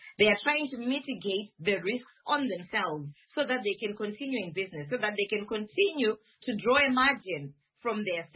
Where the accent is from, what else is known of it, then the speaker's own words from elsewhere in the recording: Harare, Zimbabwe; also born or lived in Gweru / Shurugwi / Kwekwe; I'm a mother of three. I grew up in Harare. I also lived in Gweru, in Shirugwe, in Kwekwe.